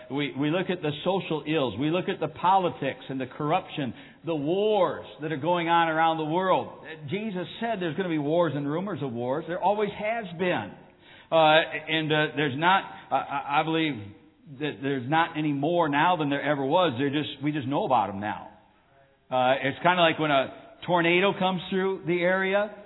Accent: United States; I'm all American. I'm a full-blooded American. I'm grateful for that.

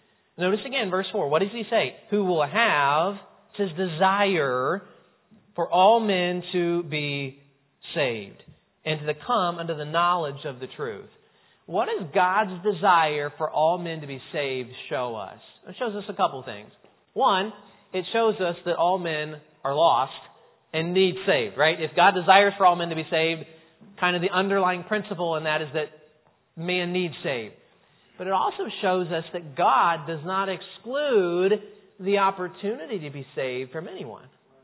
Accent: Franklin, Indiana, United States; I live in Franklin, Indiana. I know you've all heard of it. It's about 30 minutes south of Indianapolis. You probably know that one. And grew up there

